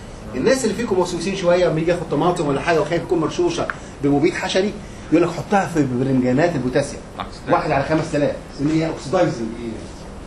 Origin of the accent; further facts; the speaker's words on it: Egypt; يعني عندنا في مصر يقول لك ايه؟